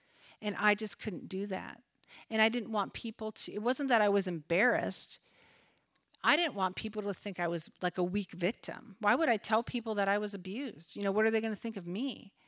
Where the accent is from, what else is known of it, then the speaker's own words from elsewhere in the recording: Minnesota, United States; now in Iowa, United States; I actually moved down to Iowa. I'm from Minnesota, if I didn't mention that.